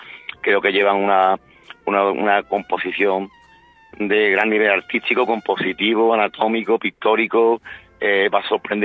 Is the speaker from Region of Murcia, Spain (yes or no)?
no; Morón de la Frontera, Andalusia, Spain; como bien has dicho, soy sevillano, de Morón de la Frontera. Nací en el Hospital Virgen Macarena el 3 de junio del 78. Macareno también, de cepa